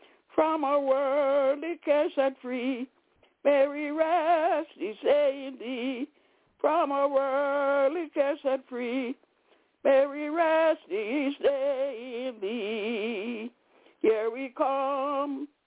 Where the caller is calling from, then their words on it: Albany, New York, United States; I'm calling from Albany, New York.